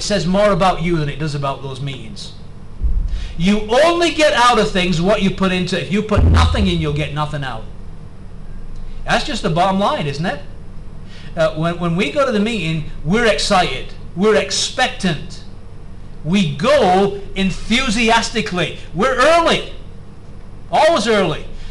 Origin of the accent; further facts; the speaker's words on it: England, United Kingdom; I'm an Englishman, so I can.